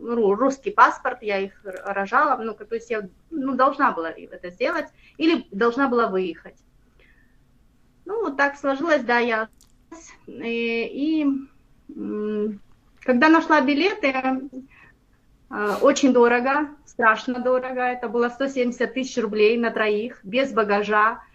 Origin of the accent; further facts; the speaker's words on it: Luhansk Oblast, Ukraine; born there; also born or lived in Sevastopol; Родилась я в Луганской области, а проживала с 9 класса я в Севастополе.